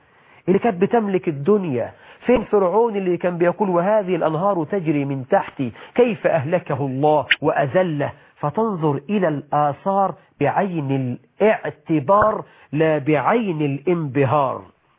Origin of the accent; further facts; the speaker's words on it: Egypt; بلدنا مصر